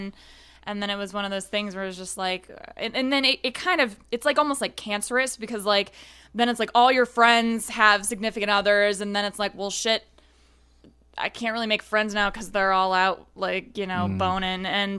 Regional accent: Belleville, Ohio, United States; Especially growing up in Belleville, Ohio

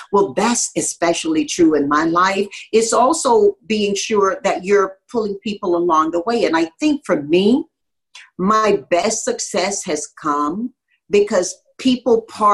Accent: Tarboro, North Carolina, United States; born there; I was born in North Carolina, said it publicly before. Sometimes my kids like push their hands over their face, this nappy-headed little colored girl in Tarboro, North Carolina.

